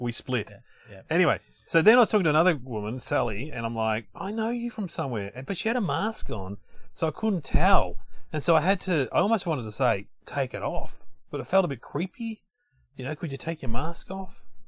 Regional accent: Queensland, Australia; I'm state of origin. I'm a Queenslander. Yeah. Queenslander.

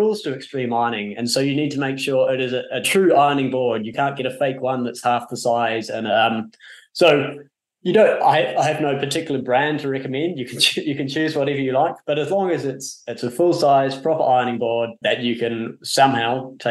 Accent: New Zealand; I come from New Zealand

